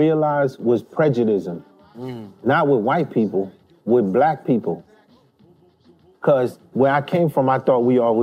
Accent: Haiti; now in Brooklyn, United States; And so my dad brought us to Jack's. We came from Haiti.

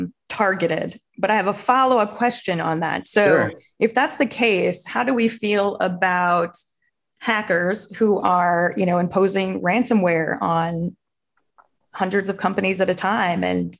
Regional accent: Chicago, Illinois, United States; And, you know, hey, 1920s, you know, and throughout the history of Chicago, I grew up in Chicago.

